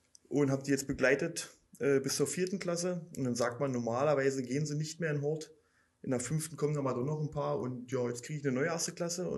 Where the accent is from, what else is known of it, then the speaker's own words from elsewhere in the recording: Forst, Brandenburg, Germany; born there; ich bin 32 Jahre, wohne in Forst, bin geboren in Forst und arbeite jetzt auch in Forst als Erzieher seit 5 Jahren